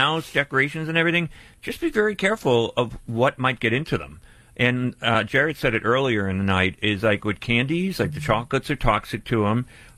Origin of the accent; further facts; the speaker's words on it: Pennsylvania, United States; I grew up in Pennsylvania. You never heard, we always said Halloweeners.